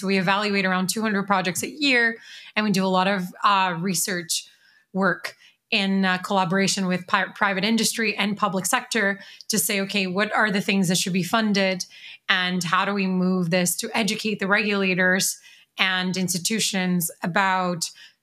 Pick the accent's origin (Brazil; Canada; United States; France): Brazil; English is a second language; I grew up in Brazil, dude.